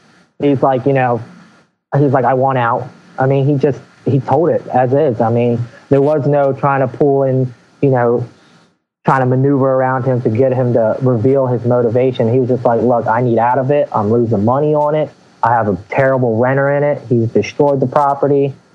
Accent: Maryland, United States; So we're from Southern Maryland, and we attacked the St. Mary's County area at first. It's a real small, very country rural area.

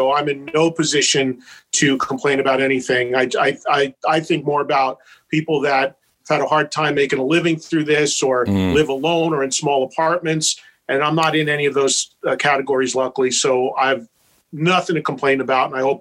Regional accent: New Jersey, United States; look, I'm from New Jersey and I've lived here my whole life. And, you know, I'll always be a Jersey guy.

